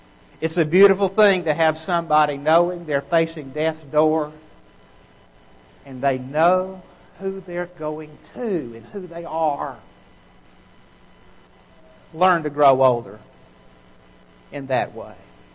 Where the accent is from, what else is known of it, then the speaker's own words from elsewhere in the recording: Birmingham, Alabama, United States; I grew up in West End, the Birmingham area. If you're not familiar with that, then this may not mean much to you. But I go back to my old neighborhood